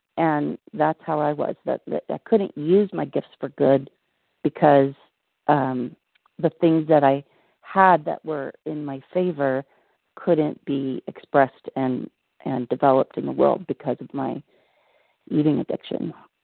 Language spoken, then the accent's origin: English; San Diego, California, United States; I'm from San Diego, California, recovered.